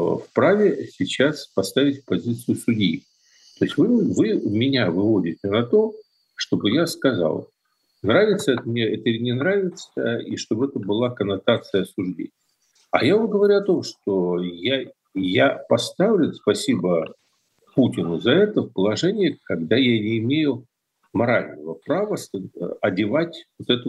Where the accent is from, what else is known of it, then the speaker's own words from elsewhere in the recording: Kyiv, Ukraine; born there; Я родился в Киеве, но я культурно